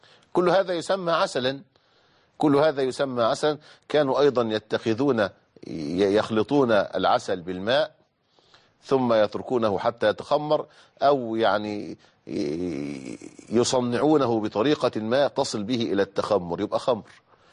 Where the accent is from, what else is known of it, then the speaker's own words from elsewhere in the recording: Egypt; وكانوا بيسموها عندنا في مصر البوظة.